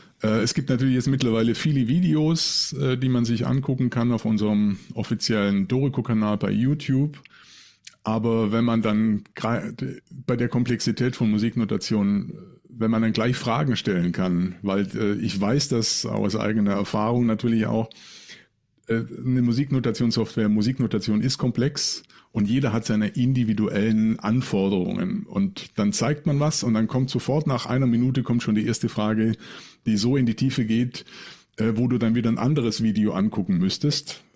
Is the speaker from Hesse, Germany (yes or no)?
no; Ulm, Baden-Württemberg, Germany; born there; Ich komme ja auch wieder in meine Geburtsstadt zurück. Ne? Ich bin ja in Ulm.